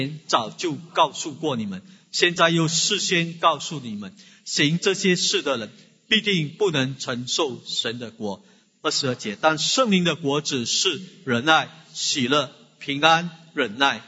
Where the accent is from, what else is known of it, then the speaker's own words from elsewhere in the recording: Fujian, China; accent: Fujianese; 我们福建话讲了一句话，无声狗咬死人